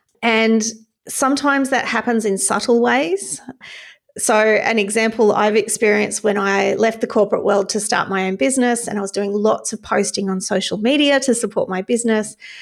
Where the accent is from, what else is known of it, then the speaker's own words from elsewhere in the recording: Australia; growing up in Australia, and there's probably a few other countries where the tall poppy syndrome exists, certainly not the US. But growing up in Australia, Australia's a very, I guess, equal society, and there's a real sense of fairness in Australia.